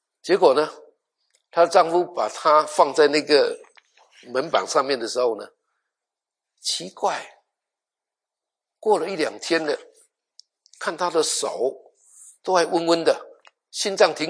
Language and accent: Chinese; Taiwan; 我小的时候在屏东，在高雄哈。有一个屏东是在南部啦。